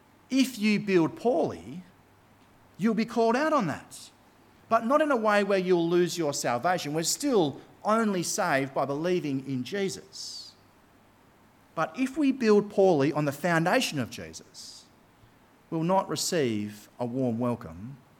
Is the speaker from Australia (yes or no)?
yes; Australia; As an Aussie male, it was like he was speaking directly to my heart.